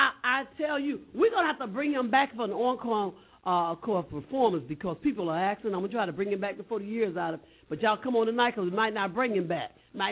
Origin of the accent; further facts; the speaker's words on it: Alabama, United States; I'm from Alabama.